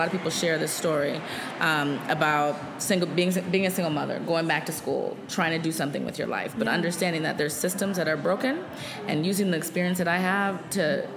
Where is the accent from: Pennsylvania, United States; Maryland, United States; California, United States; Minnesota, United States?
Minnesota, United States; Minneapolis; I'm born and raised in South Minneapolis. I spent the most of my life in South Minneapolis.